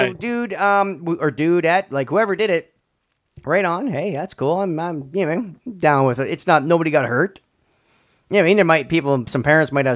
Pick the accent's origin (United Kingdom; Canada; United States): Canada; Sudbury, Ontario; where we grew up in Sudbury, Ontario, we grew up in a suburb north of Sudbury.